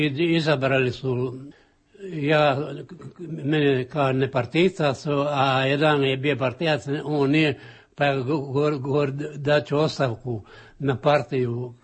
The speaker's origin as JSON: {"language": "Croatian", "town": "Stari Grad", "region": "Split-Dalmatia County", "country": "Croatia", "tie": "born or raised there", "said": "Rođen sam u Starome gradu je do 23.1908. I onda sam do 19 godina se bavio poljoprivredom, išao u polje, radio."}